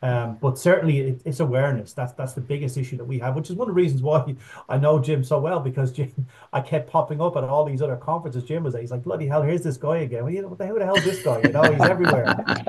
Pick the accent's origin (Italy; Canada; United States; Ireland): Ireland; moved away; obviously I'm from Ireland and my parents, all my family's still over there.